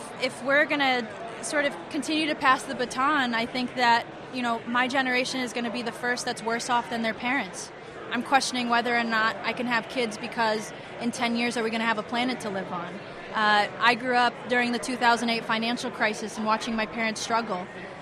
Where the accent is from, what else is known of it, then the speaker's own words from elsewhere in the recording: Connecticut, United States; moved away; I couldn't afford to go to college like I had planned to when I moved out to California. I'm originally from Connecticut.